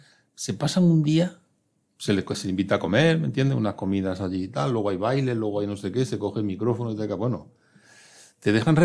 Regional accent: Jaén, Andalusia, Spain; Yo voy a mi pueblo, ¿no? A Jaén.

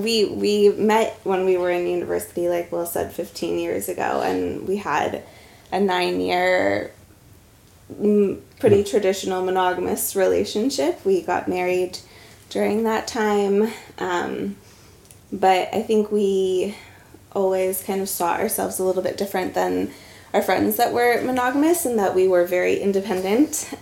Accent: United States; moved away as an adult; now in Norway; I am from the United States. Slightly unfortunate at the moment.

